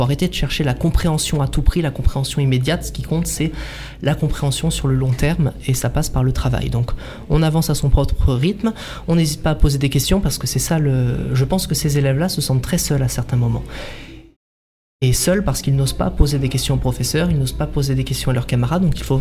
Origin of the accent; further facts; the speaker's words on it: Auvergne-Rhône-Alpes, France; je viens d'Auvergne, de Plaine de la Limagne, donc c'est très, très agricole également.